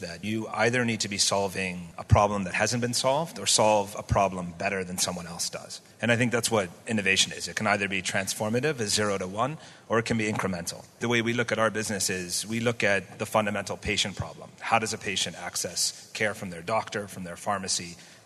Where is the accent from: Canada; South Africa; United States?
Canada; now in Manila, Philippines; I'm actually from Canada. I'm non-Malaysian, but I do love it here. So I'm actually based in the Philippines out of Manila.